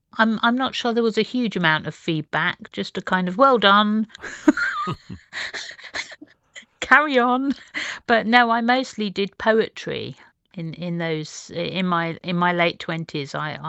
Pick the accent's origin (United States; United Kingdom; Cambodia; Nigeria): United Kingdom; Ilford, London; born there; also born or lived in Isle of Man; I'm going to say 1978. That is when we moved to the Isle of Man, and I was born in Ilford in Essex.